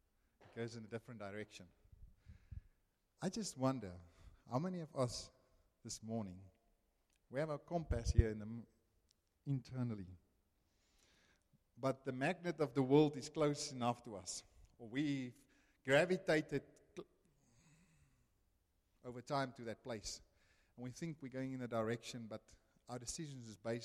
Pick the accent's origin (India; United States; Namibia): Namibia; We come from Namibia, so we think.